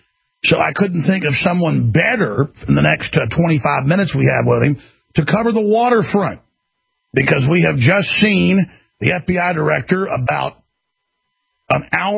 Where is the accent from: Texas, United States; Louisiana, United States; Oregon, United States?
Texas, United States; Dallas; that's happened before, back when I was growing up in Dallas.